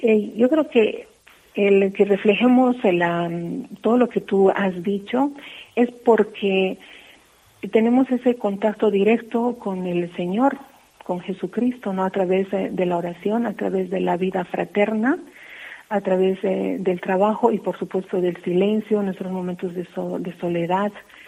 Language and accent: Spanish; Bolivia; moved away; yo soy de Bolivia, el haber salido de mi país, por supuesto que conlleva, ¿no?, un sufrimiento físico y espiritual también, porque llegas a un nuevo país